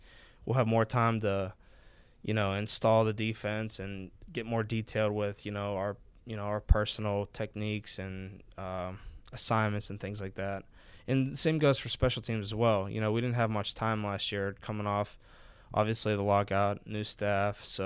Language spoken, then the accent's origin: English; Pittsburgh, Pennsylvania, United States; It's kind of like almost playing, you know, against my hometown team in Pittsburgh